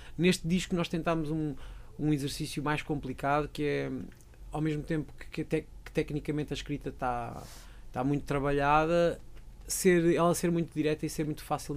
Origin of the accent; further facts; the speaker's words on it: Aveiro, Portugal; eu sou de Aveiro, mas há um lado de mim cuja casa é esta